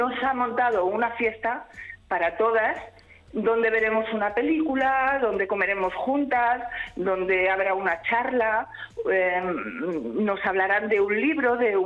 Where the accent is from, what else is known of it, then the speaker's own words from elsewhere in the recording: Madrid, Community of Madrid, Spain; Trabajaba cuidando unos niños ahí en Madrid, yo soy del barrio de Moratalá.